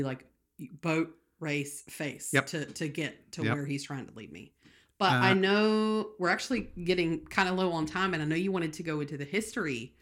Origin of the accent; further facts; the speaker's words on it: United States; As your American wife, how am I supposed to know?